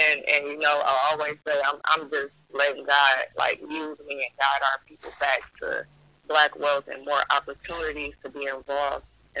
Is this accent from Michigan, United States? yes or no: yes; Detroit, Michigan, United States; I come from Detroit, of course. Born on the Detroit mud ground.